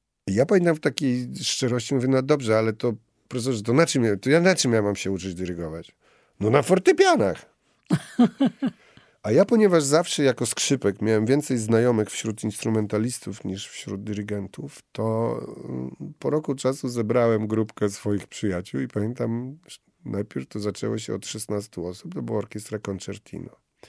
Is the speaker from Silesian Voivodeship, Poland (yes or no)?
no; Lublin, Lublin Voivodeship, Poland; jako młody lublinianin, przyjechawszy i zdawszy egzamin na akademię